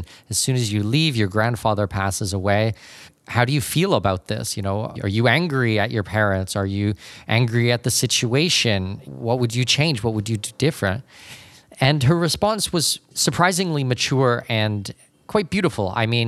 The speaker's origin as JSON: {"language": "English", "country": "Canada", "said": "I am not an American citizen myself. I'm Canadian"}